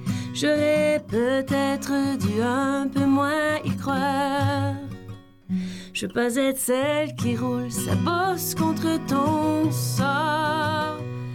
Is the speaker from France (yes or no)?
no; Winnipeg, Manitoba, Canada; born there; now in Sainte-Anne, Canada; Bien, moi, je suis née à Saint-Boniface, au Manitoba, dans la ville de Winnipeg. Et j'habite maintenant entre deux villages francophones, Sainte-Geneviève et Sainte-Anne.